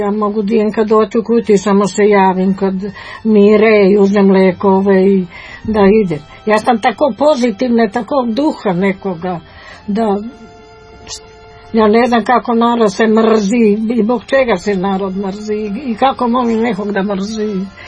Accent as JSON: {"language": "Serbian", "town": "Gledić", "region": "Šumadija", "country": "Serbia", "tie": "born there", "said": "Ja sam 37. godište. Rođena sam u Glediću, udala sam se u Grošnicu."}